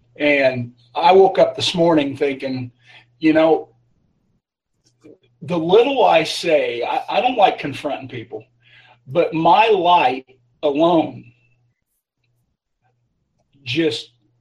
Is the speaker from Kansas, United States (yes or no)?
no; Granite City, Illinois, United States; I'm from Granite City, Illinois.